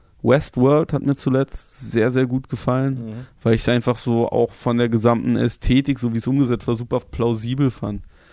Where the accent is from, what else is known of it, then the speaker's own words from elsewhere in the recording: Germany; ich bin halt so Musiker, ich komme halt aus Deutschland